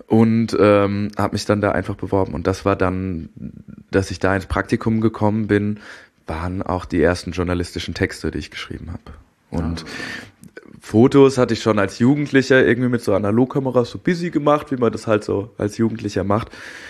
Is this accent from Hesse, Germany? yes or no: yes; Darmstadt, Hesse, Germany; Genau, in Darmstadt bzw. Griesheim bei Darmstadt, nicht Frankfurt-Griesheim. Verwechslungsgefahr. Ja, ich bin in der Nähe aufgewachsen